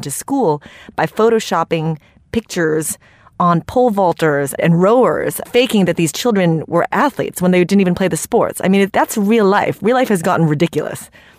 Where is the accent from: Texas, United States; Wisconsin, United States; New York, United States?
Wisconsin, United States; also born or lived in Philippines; I was born in the Philippines. We moved to Wisconsin when I was six. And I was very much raised on the story and maybe the mythology of meritocracy.